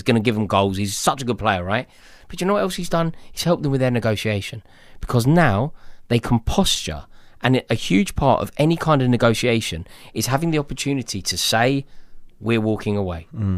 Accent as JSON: {"language": "English", "region": "London", "country": "United Kingdom", "said": "I'm from London"}